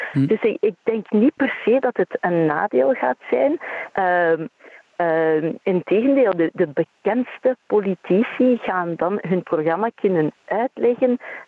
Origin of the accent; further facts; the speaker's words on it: Brussels, Brussels-Capital Region, Belgium; ik kom niet uit Wallonië, maar uit Brussel.